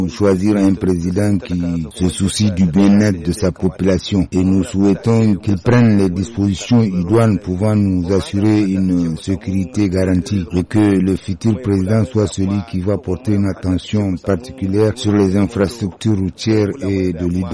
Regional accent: Niger; Nous sommes des Nigériens qui vivent dans un autre pays.

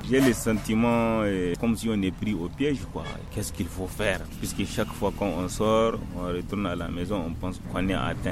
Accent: Niger; surtout chez nous au Niger, on dit

